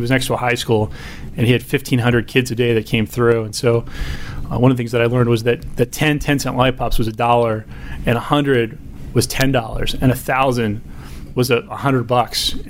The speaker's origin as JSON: {"language": "English", "town": "Pikesville", "region": "Maryland", "country": "United States", "tie": "born or raised there", "said": "I grew up on the mean streets of Pikesville, Maryland."}